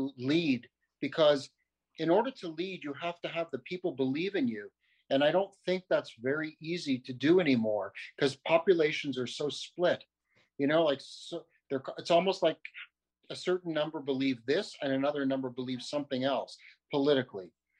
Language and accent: English; Canada; also born or lived in New York; I was born in New York and I lived in Canada my whole life.